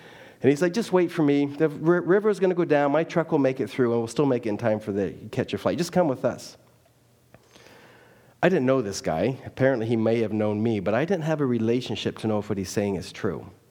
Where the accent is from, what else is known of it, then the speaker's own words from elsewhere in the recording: Canada; he walks up to me and says, where are you from? I said, well, I'm from Canada.